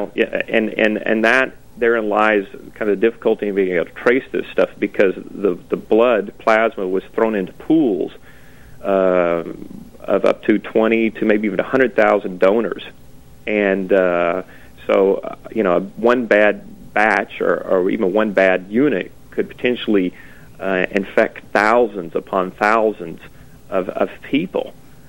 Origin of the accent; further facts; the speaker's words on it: United States; I'm an American, I mean from the States, but I'm also a North American.